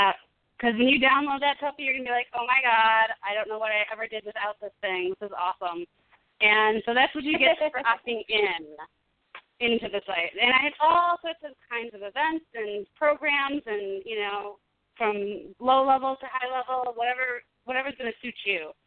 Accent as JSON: {"language": "English", "region": "Illinois", "country": "United States", "said": "And I'm from Illinois, too."}